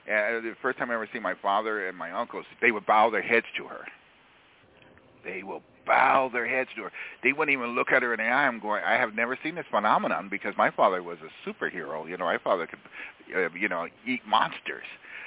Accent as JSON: {"language": "English", "region": "California", "country": "United States", "said": "Back east is Washington, D.C., Baltimore, Maryland. We're from California."}